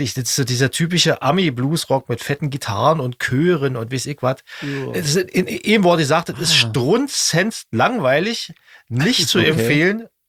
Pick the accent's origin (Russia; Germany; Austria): Austria; aber ich bin ja aus Österreich.